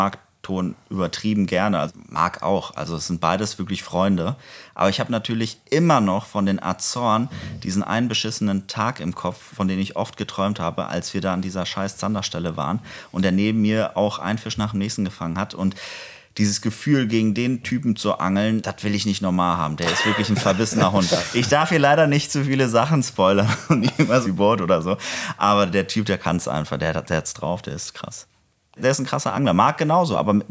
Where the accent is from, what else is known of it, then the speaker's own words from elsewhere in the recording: Spain; now in Germany; dass ich als Spanier in Deutschland lebe, dass ich nicht zum Bund musste in Spanien, aber auch nicht zum Deutschen.